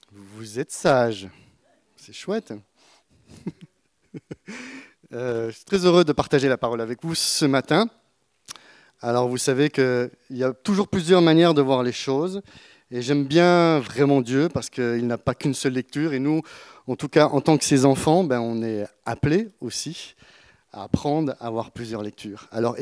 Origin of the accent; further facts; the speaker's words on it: France; Je ne sais pas en tant que Français, mais j'aime pas dire ça, mais bon.